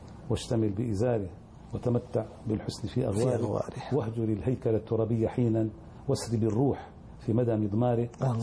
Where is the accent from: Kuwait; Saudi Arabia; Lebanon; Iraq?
Lebanon; Qornayel, Mount Lebanon; born there; أنا ولدت في قرية قرنايل، في مصيف قرنايل في لبنان